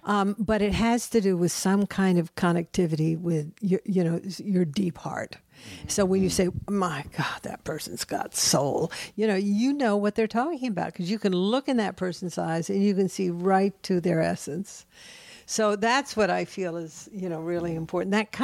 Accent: the South, United States; this really comes out of the fact that I'm from the South

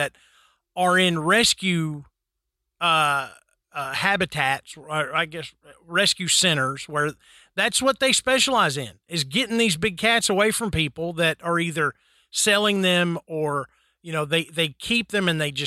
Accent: United States; because you know, I'm an American, I think of what is around me.

